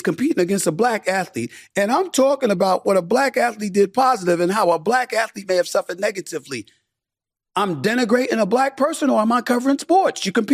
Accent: Hollis, New York, United States; I'm from Hollis, Queens, bro. I'm from the streets of New York City.

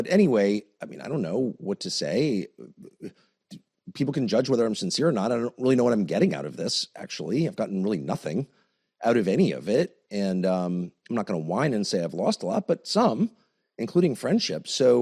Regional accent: United States; I'm an American. Whatever you think of this country, which has treated me very well, and, you know, my family's been here forever. I like America. I live here.

